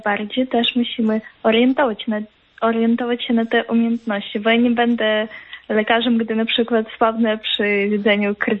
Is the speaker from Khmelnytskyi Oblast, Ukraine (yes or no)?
no; Zaporizhzhia, Zaporizhzhia Oblast, Ukraine; Polish is a second language; ja pochodzę z Zaporoża, z pięknego miasta, które znajduje się na zachodzie Ukrainy, na wschodzie Ukrainy, przepraszam bardzo.